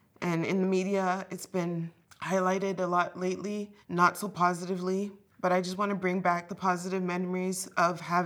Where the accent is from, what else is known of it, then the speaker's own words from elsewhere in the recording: Sudbury, Ontario, Canada; born there; I was born in Sudbury General Hospital. I'm the first grandchild born in Canada. I'm the first child born in a Canadian hospital.